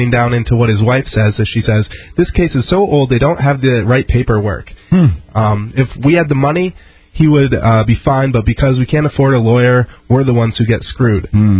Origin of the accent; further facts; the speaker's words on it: New Hampshire, United States; I'm from New Hampshire.